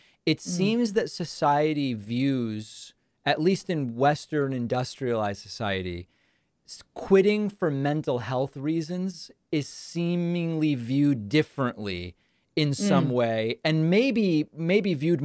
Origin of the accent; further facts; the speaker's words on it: Argentina; I'm from Argentina, and I thought, there's some demand for this.